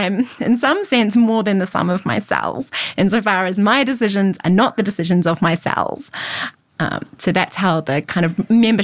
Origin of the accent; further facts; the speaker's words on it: New Zealand; now in Australia; So I'm a New Zealander. I don't have the right to vote in Australia. I'm not yet a citizen.